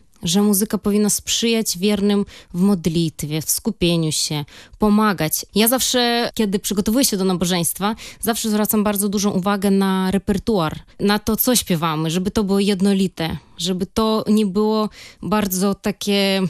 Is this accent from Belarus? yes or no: yes; Belarus; moved away as an adult; now in Poland; ale pochodzę z Białorusi. Przyjechałam tutaj do Polski na studia.